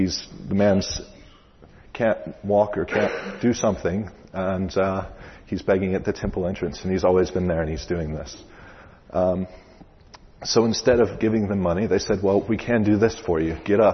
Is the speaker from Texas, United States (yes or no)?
yes; Texas, United States; now in Wales, United Kingdom; as you can tell, I'm clearly not from around here. I have a little bit of a different accent. I'm here from America, specifically from Texas, and I'm an intern here with Missional Links Wales.